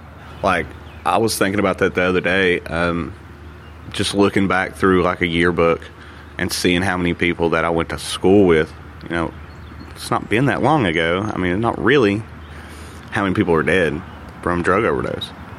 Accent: Wise, Virginia, United States; I'm originally from Wise. I grew up there my whole life.

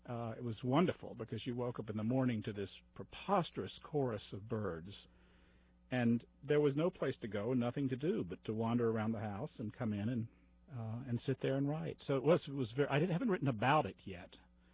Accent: American South, United States; But I'm a Southerner, so I'm familiar with that behavior anyway.

